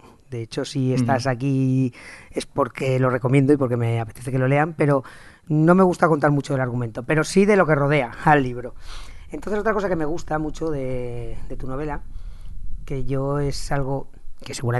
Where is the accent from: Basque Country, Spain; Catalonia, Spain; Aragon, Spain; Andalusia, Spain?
Aragon, Spain; O sea, en Aragón, yo soy de un pueblo más o menos grande.